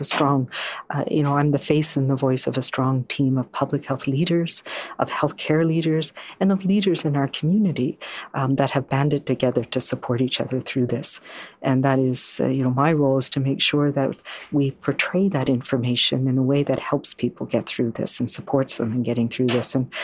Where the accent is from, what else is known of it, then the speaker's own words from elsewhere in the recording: Prince Edward Island, Canada; where I come from, we have this saying, I'm a Far East Coaster, so I'm from Prince Edward Island.